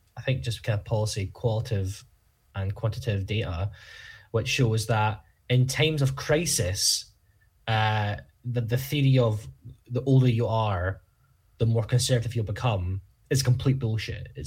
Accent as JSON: {"language": "English", "town": "Dundee", "region": "Scotland", "country": "United Kingdom", "tie": "born or raised there", "said": "I met, growing up in Dundee, Joe Fitzpatrick, the SNP MSP"}